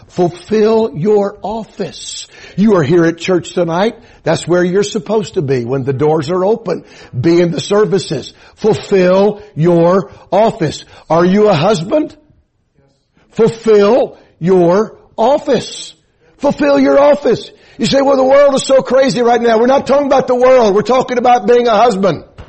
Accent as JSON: {"language": "English", "town": "Atlanta", "region": "Georgia", "country": "United States", "tie": "born or raised there", "said": "My hometown is Atlanta. It's going up in flames. My uncle still lives down there"}